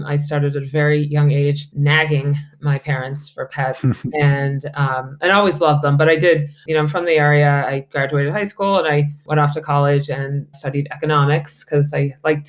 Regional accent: Northborough, Massachusetts, United States; also born or lived in Fort Lauderdale, United States / Naples, United States; I grew up in Northborough and went to high school and college in Massachusetts, but ended up in Florida.

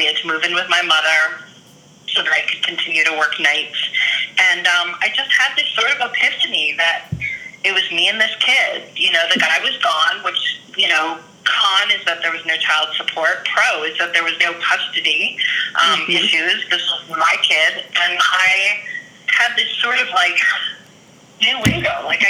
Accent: New York City, New York, United States; I grew up in New York City in 1970s, 1980s, New York City, and had kind of a turbulent childhood.

